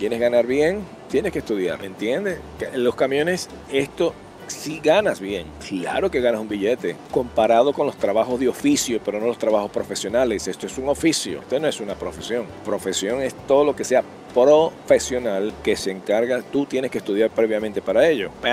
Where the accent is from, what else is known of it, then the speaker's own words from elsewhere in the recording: Venezuela; Mire, en mi país, en Venezuela